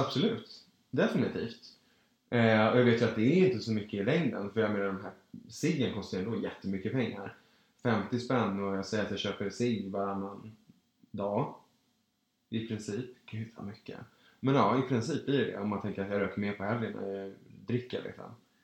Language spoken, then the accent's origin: Swedish; Stockholm, Stockholm County, Sweden; som alla stockholmare som inte har liksom en bostadsrätt